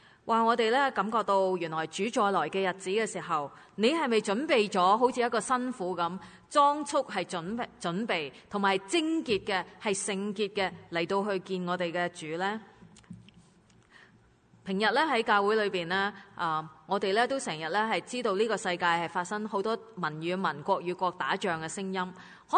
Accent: China; 佢咧就见到我系中国人啦

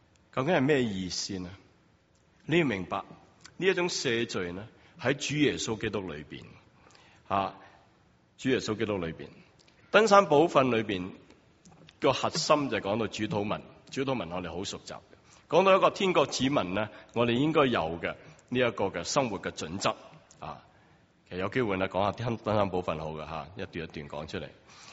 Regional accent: China; 我哋中国人成日都话有仇不报咧，非君子

